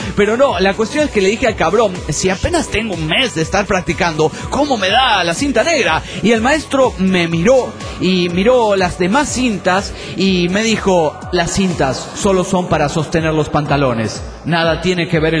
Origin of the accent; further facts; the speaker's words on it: Mexico City, Mexico; del DF Mexicano.